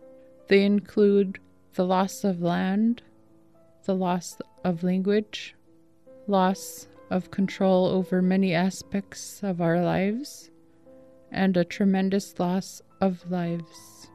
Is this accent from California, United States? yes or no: no; Shishmaref, Alaska, United States; now in Nome, United States; I am originally from Shishmaref, and I have been living here in Nome for 20 years.